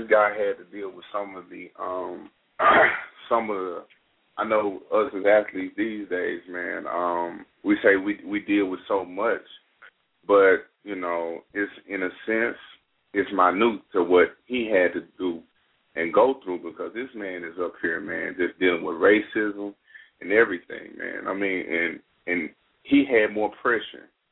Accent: Texas, United States; I'm actually originally from East Texas. I went to Tyler Jean College.

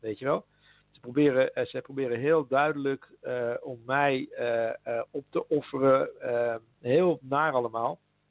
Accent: Netherlands; Godverdomme, ik ben een Nederlander.

